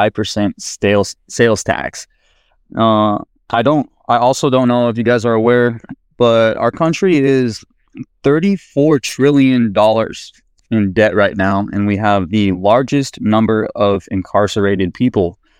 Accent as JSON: {"language": "English", "region": "Washington", "country": "United States", "said": "So first off, I want to say I am from Washington State, and we do not pay a state tax"}